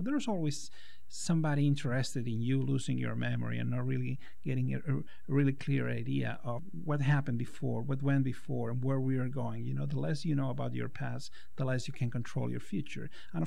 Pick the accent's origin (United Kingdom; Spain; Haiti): Spain; Barcelona, Catalonia; now in Los Angeles, United States; I was born and raised in Barcelona, which is kind of a very old city haunted by its own history.